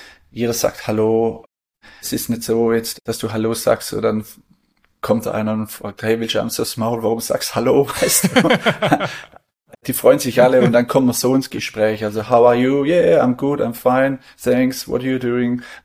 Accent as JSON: {"language": "German", "country": "Australia", "second_language": "German", "said": "Ja, Australien ist ja groß, ne? Also da glaubt Europa passt da 3-mal rein. Also bei uns im Norden, umso weiter du nördlich gehst, umso lockerer werden die Leute."}